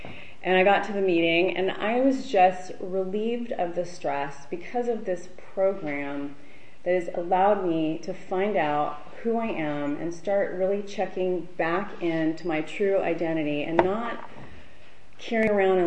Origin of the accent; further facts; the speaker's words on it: California, United States; now in Santa Barbara, United States; I am originally from Orange County. I've been in Santa Barbara going on 5 years, 2020. My husband moved us here in 2015.